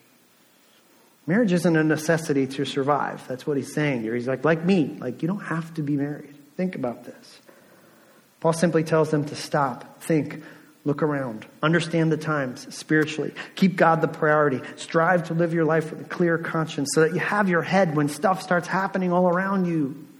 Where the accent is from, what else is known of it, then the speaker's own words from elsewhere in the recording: New Jersey, United States; Because we're from America, we're from New Jersey, we're all running really hard, we all have lots on our plate